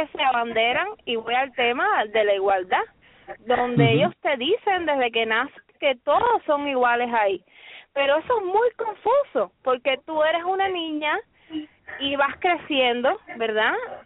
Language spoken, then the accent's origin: Spanish; Cuba; born there; moved away as an adult; Yo salí de Cuba hace 2 años y medio nada más. Hace 2 años y medio escapé del comunismo, sí.